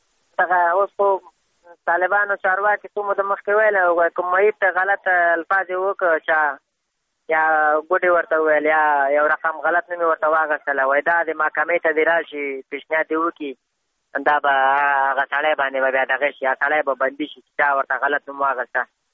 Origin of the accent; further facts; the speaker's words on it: Afghanistan; موږ هم د افغانستان بچیان یو، د افغانستان معلولین یو، پوه شئ موږ باندې افغانستان ډېر ګران دی